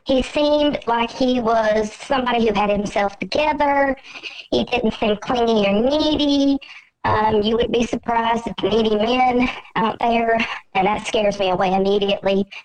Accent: the South, United States; And let me tell you, I grew up in the South

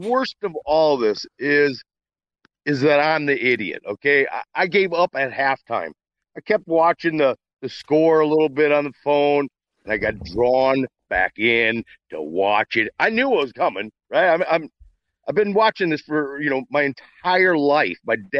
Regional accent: Sioux Falls, South Dakota, United States; I'm from Sioux Falls area. I drive up to multiple games a year, Vikings or Twins and T-Wolves and the Wild.

